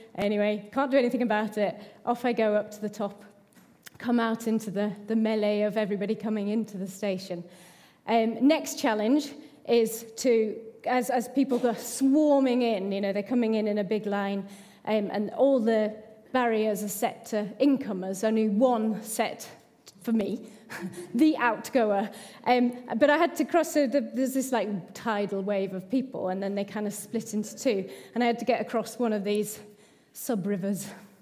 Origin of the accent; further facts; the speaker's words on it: North West England, United Kingdom; And as I say, you know, growing up in the Lake District, I'm good at queuing and I'm good at, you know, being patient